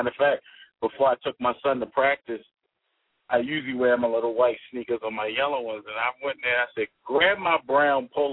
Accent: Baltimore, Maryland, United States; And as you know, I'm from Baltimore, so that is that's

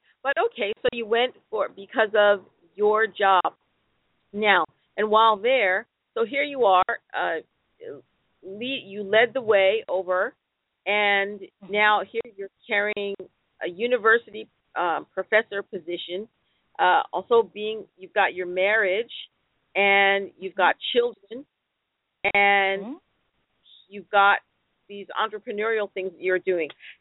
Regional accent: United States; now in Denmark; I'm an American, and I am supposedly on, you know, the highly educated, master's degreed, English-speaking American

